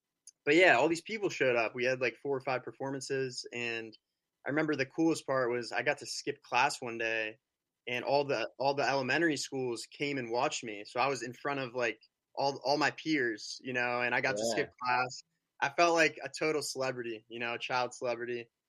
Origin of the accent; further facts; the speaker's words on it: Moraga, California, United States; I'm from Moraga, California. So it's a small town in the East Bay of San Francisco. The closest city is Walnut Creek.